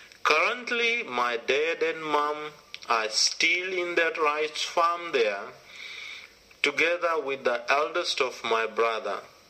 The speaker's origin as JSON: {"language": "English", "town": "Bua", "region": "Northern Division", "country": "Fiji", "tie": "born or raised there", "said": "I come from Vanua Levu. I was born on the island of Vanua Levu, a place called Bua. And this place is mostly famous for its rice farming. We mostly do rice farming there."}